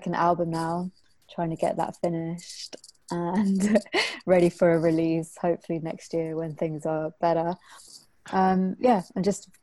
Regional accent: London, United Kingdom; I'm born and raised in London, but my family's from Pakistan

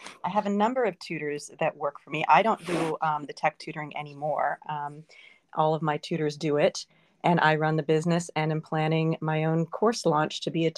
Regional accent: Colorado, United States; so in my high school, I grew up in Colorado, and every year our drama teacher would write his own melodrama, and we would perform it.

